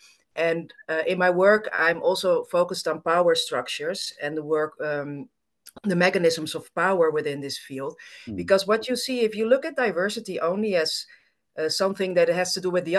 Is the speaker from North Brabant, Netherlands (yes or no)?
no; Amsterdam, North Holland, Netherlands; So I grew up actually in the Netherlands, in Amsterdam. I grew up in a bicultural family. My mother is Dutch and my father is Greek. Mm-hmm. And my father migrated to the Netherlands and then met my mother.